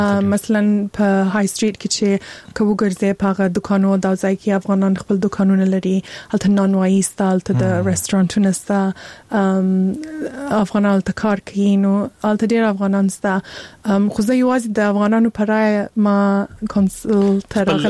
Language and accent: Pashto; Afghanistan; born there; ما هر وخت د افغانستان سره ډېر نږدې توب احساس کوي، ځکه چې زه په هغه ځای کې پیدا سوی یم. زه د چالته لوی سوی نه یم، هلته مې درس ویلی نه دی، خو مور و پلار مې افغانان دي، زه خپله افغان یم.